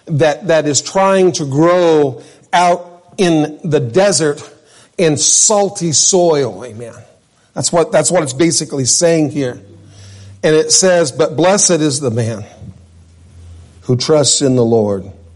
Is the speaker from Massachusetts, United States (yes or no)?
no; New Mexico, United States; And again, I grew up in New Mexico.